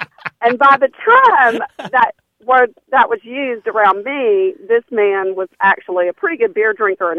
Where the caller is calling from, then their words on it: Dothan, Alabama, United States; I'm calling from Alabama.